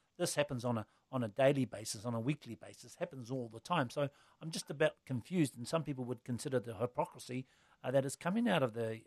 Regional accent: Kawerau, Bay of Plenty, New Zealand; I come from Kawerau

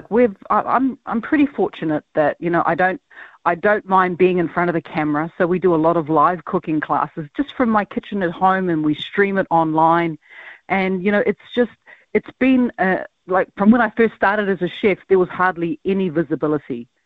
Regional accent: Otara, Auckland, New Zealand; He's from Māngere, and yes, I'm from Otara

